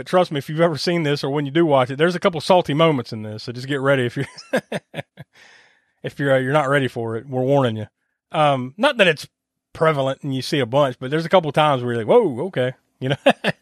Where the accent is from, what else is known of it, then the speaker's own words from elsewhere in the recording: South Carolina, United States; I grew up in South Carolina. You know, I'm from the Carolinas